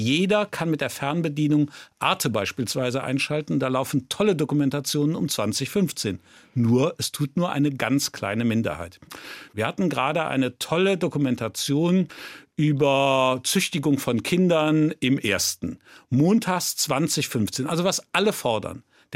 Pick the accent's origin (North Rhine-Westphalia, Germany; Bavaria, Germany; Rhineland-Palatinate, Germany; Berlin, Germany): Rhineland-Palatinate, Germany; Ich bin aufgewachsen in Rheinland-Pfalz